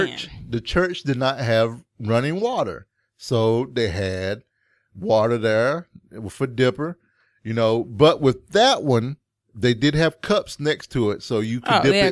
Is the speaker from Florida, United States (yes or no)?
no; Mount Airy, North Carolina, United States; So I grew up in Mount Airy, North Carolina.